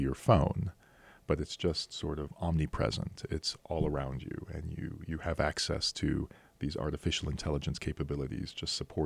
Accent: Egypt; now in Park City, United States; My parents had the foresight in the early 80s to immigrate to this country.

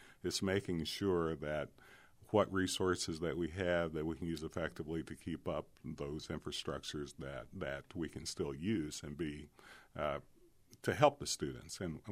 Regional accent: Clay County, Kentucky, United States; I'm from Clay County, Kentucky, and I'm the son of an illiterate coal miner.

